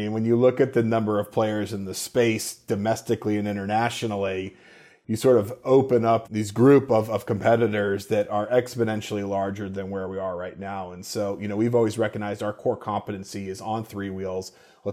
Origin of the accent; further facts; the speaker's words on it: Florida, United States; I'm from Florida. I grew up in Florida. I went to school in Boston at Northeastern University.